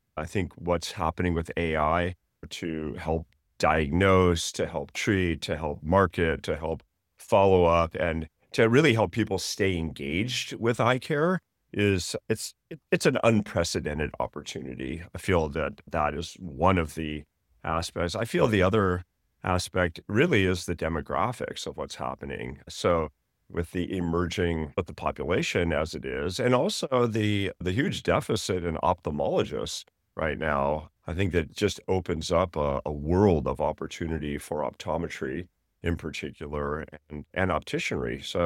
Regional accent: Del Mar, California, United States; now in Solana Beach, United States; So anyhow, I grew up in Del Mar, and I had a friend who was in the eyeglass business.

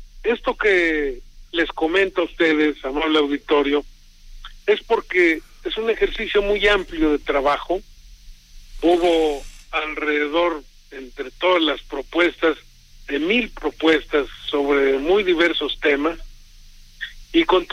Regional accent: Texcoco, State of Mexico, Mexico; en mi tierra, allá en Texcoco

